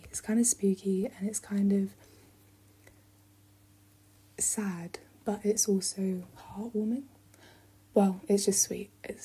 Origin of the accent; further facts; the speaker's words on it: Abergavenny, Wales, United Kingdom; I grew up in Abergavenny. Well, I grew up in the Hengai Valley, which is just outside of Abergavenny.